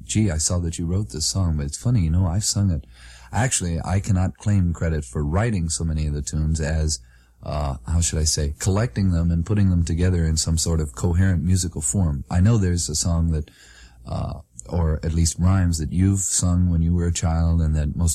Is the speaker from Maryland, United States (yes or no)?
yes; Maryland, United States; because I was born in Maryland, lived there for 13 years